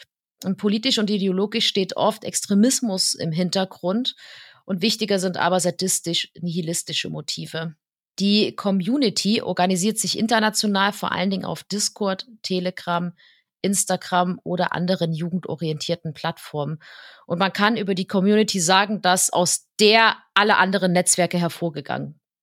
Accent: Dresden, Saxony, Germany; ja, ich komme aus Dresden.

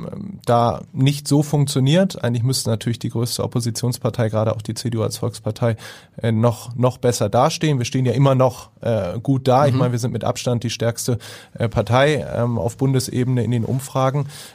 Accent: Hamburg, Germany; Ja, ich bin sehr stolz darauf, dass in meiner Heimatstadt

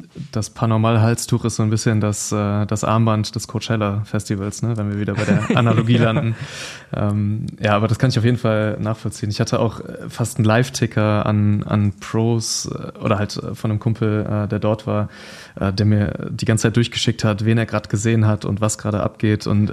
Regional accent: Düsseldorf, North Rhine-Westphalia, Germany; ich komme aus Düsseldorf oder aus der Nähe von Düsseldorf, deswegen für mich sind so Belgien, Holland immer die Heimrennen

